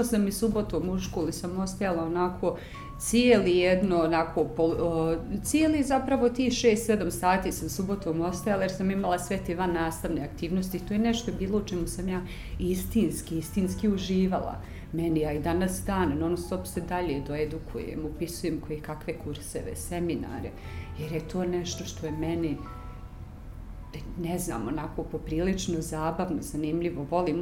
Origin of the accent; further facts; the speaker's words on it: Tuzla, Federation of Bosnia and Herzegovina, Bosnia & Herzegovina; ja sam onako cijeli svoj život bila nomad. Rođena sam u Tuzli, rođena sam u jednoj velikoj porodici, imam dva brata i sestru, odrastala sam u jednoj tako dinamičnoj, bučnom, porodičnom okruženju